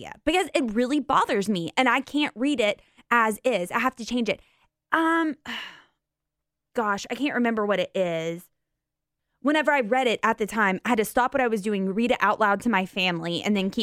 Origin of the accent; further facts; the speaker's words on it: Georgia, United States; But I'm from Georgia. So mason jars to us had a purpose, and that was for moonshine.